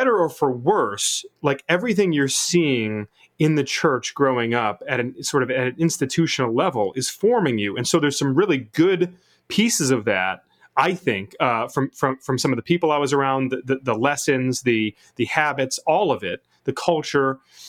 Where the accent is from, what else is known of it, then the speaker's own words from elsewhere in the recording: Michigan, United States; so I grew up in the Evangelical Presbyterian Church, the EPC, which is, you know, and in a small town, suburbs of Detroit, you know, it's a conservative white Republican town